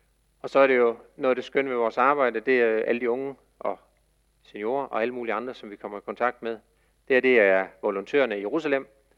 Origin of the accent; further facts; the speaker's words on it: Horne, North Denmark Region, Denmark; born there; Jeg er født i Horne op ved Hirtshals, så jeg er nordenfjords fra.